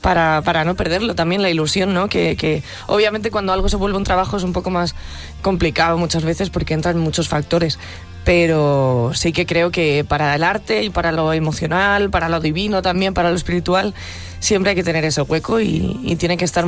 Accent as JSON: {"language": "Spanish", "town": "Orbaneja del Castillo", "region": "Castile and León", "country": "Spain", "said": "Eso es, en mi pueblo, sí. El mejor pueblo de España, lo más bonito del mundo."}